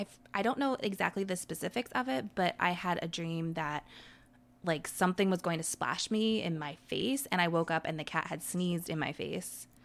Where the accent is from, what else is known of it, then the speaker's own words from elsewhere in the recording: Lancaster, Pennsylvania, United States; I grew up in Lancaster, Pennsylvania.